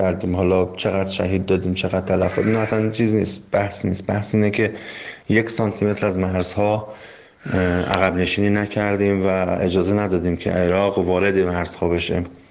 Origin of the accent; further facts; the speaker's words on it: Iran; به عنوان یک ایرانی